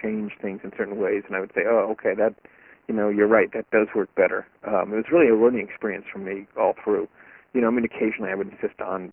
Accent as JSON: {"language": "English", "country": "United States", "said": "as an American growing up"}